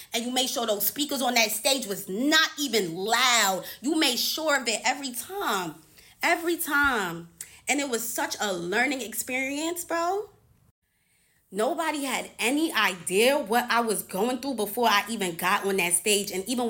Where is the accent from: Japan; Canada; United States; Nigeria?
Nigeria; I'm Nigerian. I'm the real Nigerian.